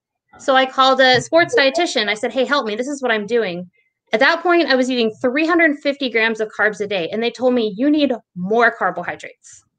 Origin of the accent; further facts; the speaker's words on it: Texas, United States; I'm from Texas, but all meat.